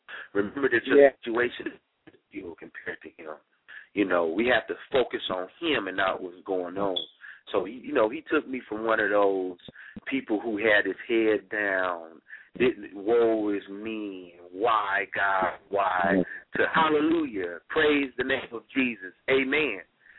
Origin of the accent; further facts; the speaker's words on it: Flint, Michigan, United States; born and raised in Flint, Michigan, just a knucklehead, you know, dropped out of school, selling drugs, the whole nine.